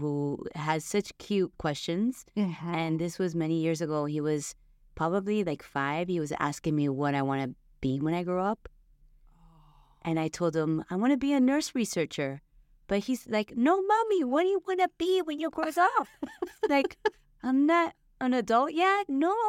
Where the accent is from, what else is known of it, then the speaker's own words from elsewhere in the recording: Miami, Florida, United States; And growing up in Miami, and we grew up always dancing and dance parties.